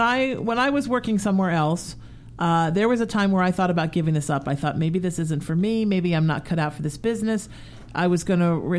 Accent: Ireland; And I always cry a little bit because I'm Irish.

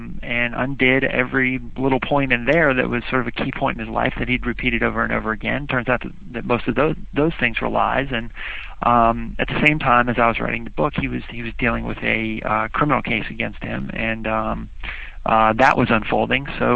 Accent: Orlando, Florida, United States; I grew up in Orlando, Florida, and I was a reporter for the newspaper there, the Orlando Sentinel, for 6 years.

